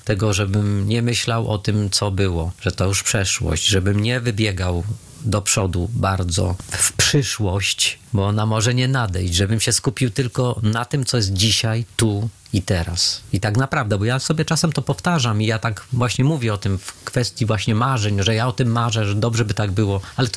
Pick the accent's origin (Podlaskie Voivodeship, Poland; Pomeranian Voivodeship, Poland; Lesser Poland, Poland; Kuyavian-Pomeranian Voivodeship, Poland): Lesser Poland, Poland; Kraków; Pewnie o Krakowie, bo jednak większość czasu spędziłem w Krakowie. Urodziłem się w małej miejscowości na ziemi wielkopolskiej